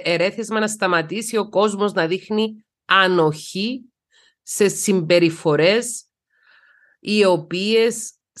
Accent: Cyprus; είμαι Κύπρια πολίτης, δεν είμαι Ελληνίδα πολίτης. Έχω σπουδάσει στην Ελλάδα.

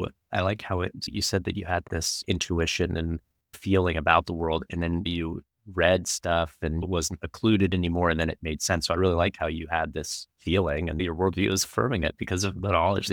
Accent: California, United States; born there; So like me, I was born in California to a family

